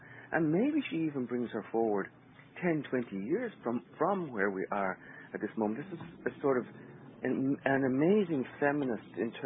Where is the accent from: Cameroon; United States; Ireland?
Ireland; it informed me, as an Irishman, of how Irish I happened to be, and also gave me access to a history that I hadn't really known before.